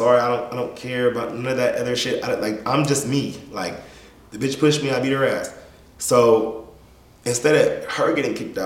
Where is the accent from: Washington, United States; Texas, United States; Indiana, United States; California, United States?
California, United States; Sacramento; I'm like, you know, I'm from Sacramento.